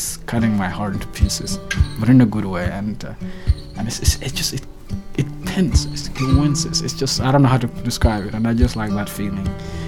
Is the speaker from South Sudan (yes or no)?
yes; South Sudan; I am from South Sudan.